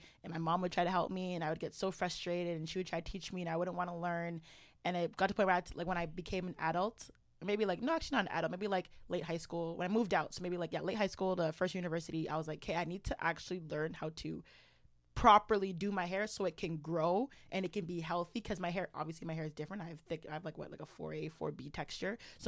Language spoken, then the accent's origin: English; Canada; born there; You know, I was born in Canada.